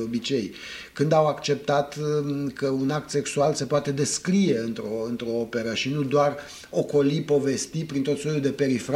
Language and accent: Romanian; Romania; Asta nu ține de o însușire a noastră ca români, ține de o însușire a culturii noastre.